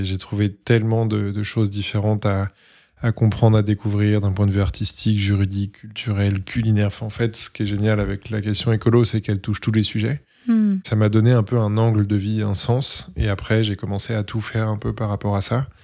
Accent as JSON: {"language": "French", "town": "Boulogne-sur-Mer", "region": "Hauts-de-France", "country": "France", "tie": "born or raised there", "also_born_or_lived": "Levallois-Perret", "said": "Je viens de Boulogne-sur-Mer, sinon j'ai fait toute mon enfance là-bas, mon lycée, etc. Donc la mer, les dunes, les grandes plages, etc. Mais aussi le nord, la pluie, le froid."}